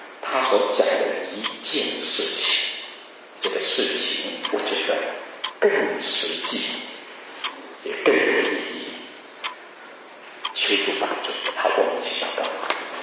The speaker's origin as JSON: {"language": "Chinese", "region": "Guangdong", "country": "China", "said": "我们广东人都是讲解几句"}